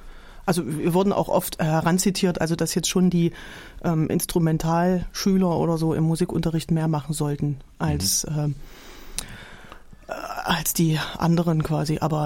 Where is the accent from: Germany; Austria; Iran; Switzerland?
Germany; Und habe ab der 5. Klasse Klavier gelernt, weil ich da eine ganz große Leidenschaft hatte und meine Eltern mir das auch in DDR-Zeiten wirklich möglich gemacht haben.